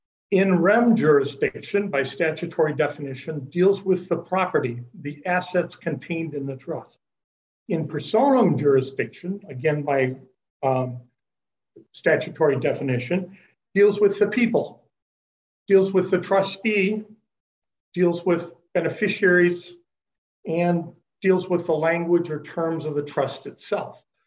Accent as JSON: {"language": "English", "town": "Mankato", "region": "Minnesota", "country": "United States", "said": "I'm an attorney from Mankato, Minnesota"}